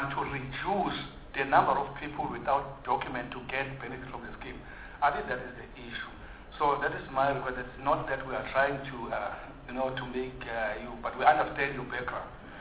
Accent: South Africa; if I go to Home Affairs and I want an ID, I'm South African

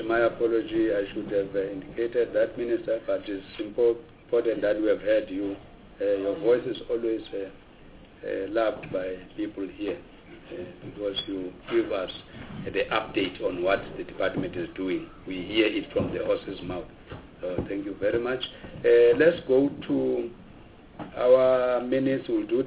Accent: Gauteng, South Africa; I'm from Gauteng.

